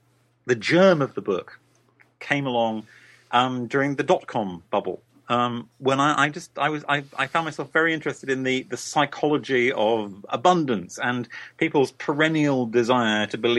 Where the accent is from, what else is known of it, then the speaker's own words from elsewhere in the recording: United Kingdom; Right. I'm a British writer.